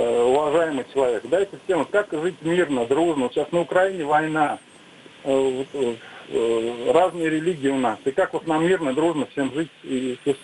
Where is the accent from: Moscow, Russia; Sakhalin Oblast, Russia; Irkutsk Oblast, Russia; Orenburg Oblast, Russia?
Moscow, Russia; я из Москвы.